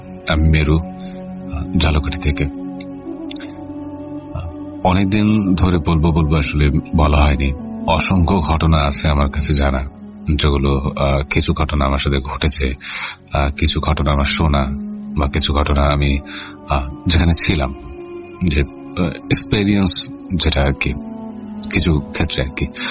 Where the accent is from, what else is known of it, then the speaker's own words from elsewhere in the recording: Charghat, Rajshahi Division, Bangladesh; আমি তখন চারোঘাটে দিয়ে আমার নিজের এলাকায়।